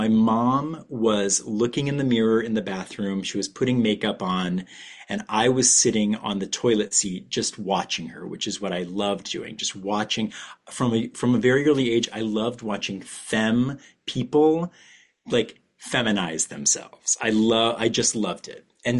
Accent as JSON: {"language": "English", "region": "Ohio", "country": "United States", "tie": "born or raised there", "said": "But really, you know, growing up in Northeast Ohio, my context was church."}